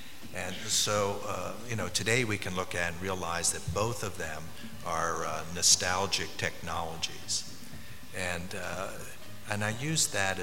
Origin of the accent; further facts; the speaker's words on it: Pennsylvania, United States; I grew up in Pennsylvania, Dutch, kind of a German area.